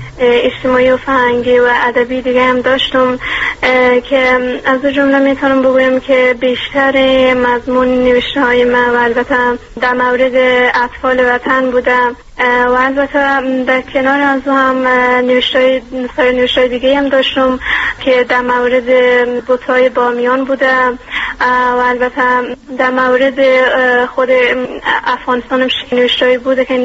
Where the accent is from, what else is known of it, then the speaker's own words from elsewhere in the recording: Iran; born there; من خودم تا امیال اصلا ایج افغانستان ندیدم و من خودم در ایران متولد شدم